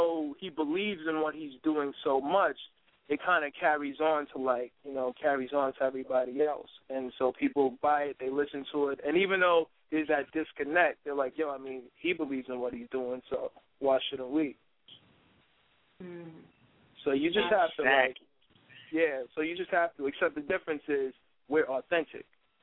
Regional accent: New York, United States; we just try to capture that feel like what it was like growing up in New York, like in the summertime

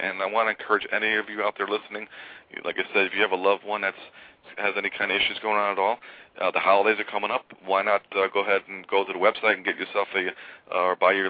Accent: New York, United States; now in Warren, United States; I'm originally from New York. I'm actually in Warren, Michigan right now myself

